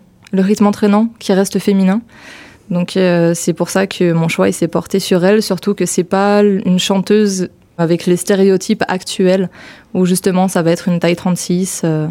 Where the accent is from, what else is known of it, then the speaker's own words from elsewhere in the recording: Geneva, Switzerland; moved away as an adult; also born or lived in Ville-la-Grand / Montreal; Oui, j'ai grandi à Genève et du côté de la France, à Ville-la-Grand. Et puis à 23 ans, j'ai décidé de partir au Québec.